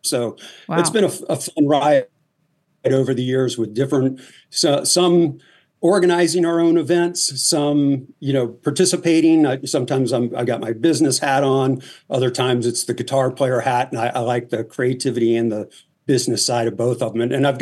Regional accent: Louisiana, United States; now in Los Angeles, United States; and I kind of grew up there, so to speak, even though I'm originally from Louisiana.

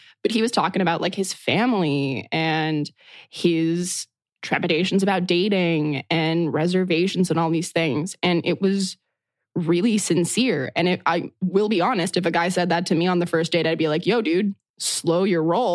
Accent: New Mexico, United States; because I'm born and raised in New Mexico.

